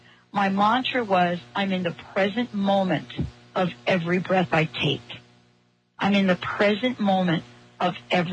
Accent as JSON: {"language": "English", "region": "New York", "country": "United States", "tie": "born or raised there", "said": "I grew up in New York, right? You want to know what my favorite thing to do was in the cement jungle of New York?"}